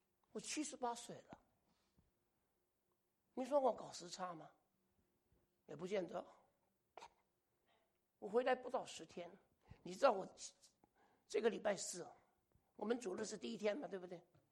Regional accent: Hong Kong; 我是香港人，我拿了香港回乡证回去。

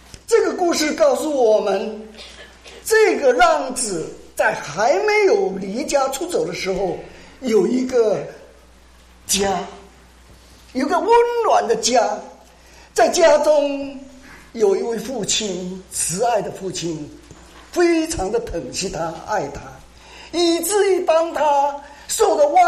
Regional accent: China; 我们都是从大陆过来的

